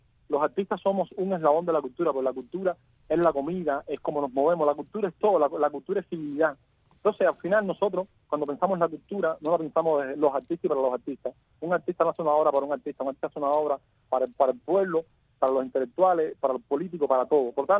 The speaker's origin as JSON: {"language": "Spanish", "country": "Cuba", "said": "a mí como ciudadano cubano"}